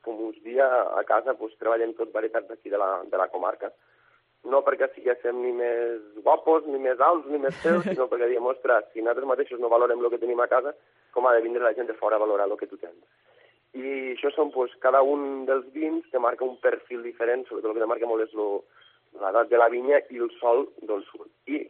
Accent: Corbera d'Ebre, Catalonia, Spain; jo soc de Corbera, la família és de Corbera

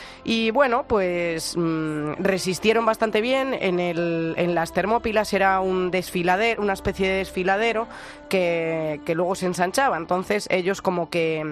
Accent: Galicia, Spain; es un poco como en mi tierra en Galicia

